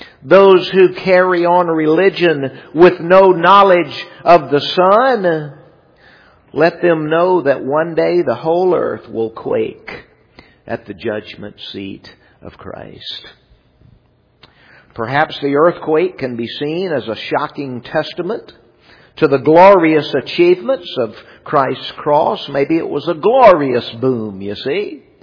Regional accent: Los Angeles, California, United States; I grew up in California. They have lots of earthquakes out there. I grew up in southern Los Angeles, and tremors and the threat of earthquakes is common there.

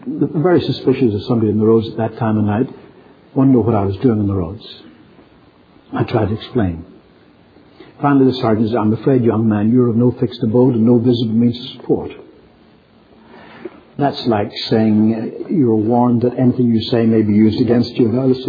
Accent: Ireland; I said, "No, I'm from Ireland." He said, "I knew you were a foreigner since you opened your mouth."

